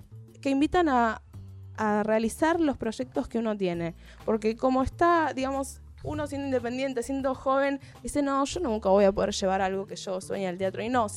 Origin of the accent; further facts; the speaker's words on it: Mar del Plata, Buenos Aires Province, Argentina; moved away; yo soy de Mar del Plata, y cuando me vine a vivir acá